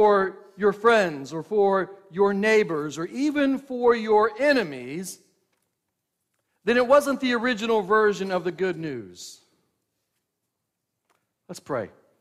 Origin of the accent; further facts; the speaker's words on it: Oklahoma, United States; this is more like the toll roads you find all over my home state in Oklahoma.